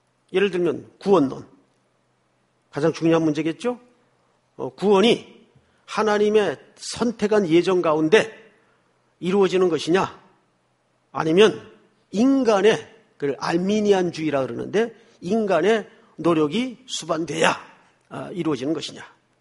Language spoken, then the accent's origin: Korean; Yeongju, North Gyeongsang, South Korea; 고향이 어딥니까? 경북 영주인데요.